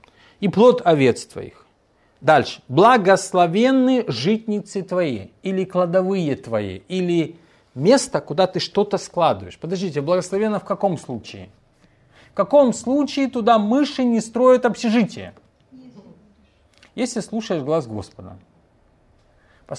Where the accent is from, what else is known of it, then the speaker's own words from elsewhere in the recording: Kyiv, Kyiv City, Ukraine; born there; если вы родились в Киеве, я тоже родился в Киеве, и вы любите этот город